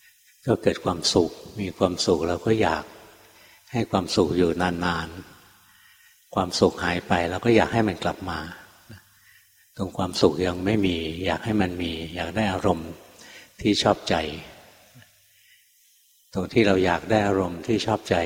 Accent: Nonthaburi, Thailand; also born or lived in Bangkok; ที่จริงอยากบวชกับหลวงพ่อพุทธทาสแต่ท่านอยู่ไกลเราคนเมืองนนท์คนกรุงเทพนะมีวัดที่สอนแบบเดียวกันคือวัดชนประทาน

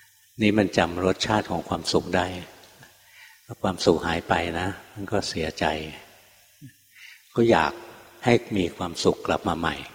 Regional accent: Nonthaburi, Thailand; also born or lived in Bangkok; ที่จริงอยากบวชกับหลวงพ่อพุทธทาสแต่ท่านอยู่ไกลเราคนเมืองนนท์คนกรุงเทพนะมีวัดที่สอนแบบเดียวกันคือวัดชนประทาน

